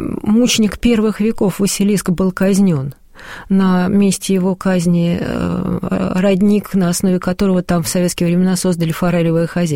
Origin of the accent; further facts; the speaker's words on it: Moscow, Russia; где я вот из Москвы приехавшая.